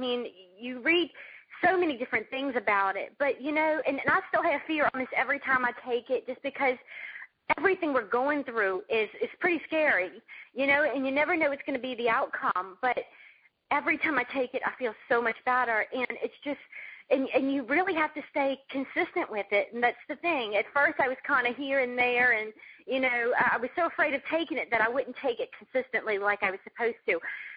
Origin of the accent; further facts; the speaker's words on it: Louisiana, United States; I'm from Louisiana.